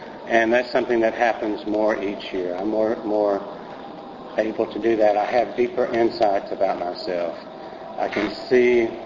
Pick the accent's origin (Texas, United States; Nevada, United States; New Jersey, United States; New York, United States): Texas, United States; You'll have to remember I'm from Texas.